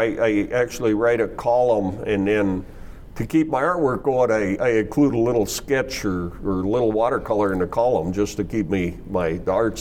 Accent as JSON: {"language": "English", "region": "North Dakota", "country": "United States", "tie": "born or raised there", "said": "30 miles south of Mandan on our place, homesteaded by my grandparents in 1908."}